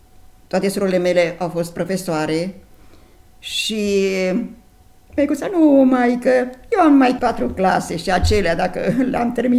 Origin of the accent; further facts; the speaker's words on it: Ciocănești, Romania; born there; Într-un sat, drag mie, satul Ciocănești, comuna Văleni, Călinești. Am fost 4 surori.